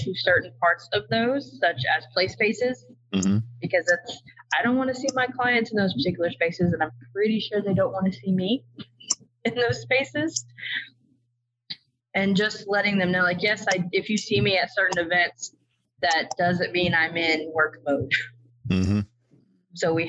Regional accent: Tampa, Florida, United States; I hail from Tampa, Florida.

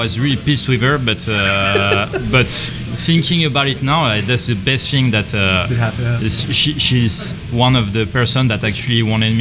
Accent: France; English is a second language; I was born and raised in France.

